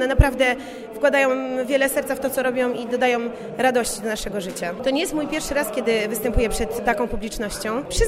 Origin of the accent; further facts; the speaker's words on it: Częstochowa, Silesian Voivodeship, Poland; Pochodzę w ogóle z Częstochowy, natomiast w gminie Mekanów mieszkam już od wielu lat